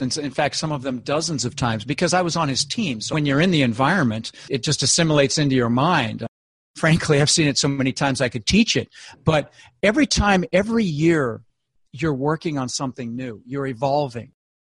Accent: Denver, Colorado, United States; And I grew up in Denver, as I said, and I had pictures of palm trees, got to visit Hawaii once or twice.

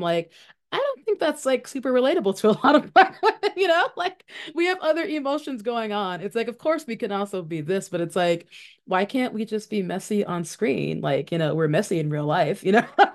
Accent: Memphis, Tennessee, United States; I'm being from Memphis.

